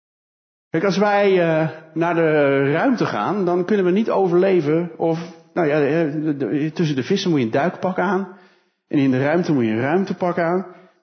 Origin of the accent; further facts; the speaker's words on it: Holland, Netherlands; now in Betuwe, Netherlands; Het is meer dan een verhuizing van mij als Hollander naar de Betuwe. Je blijft toch altijd een beetje Hollander.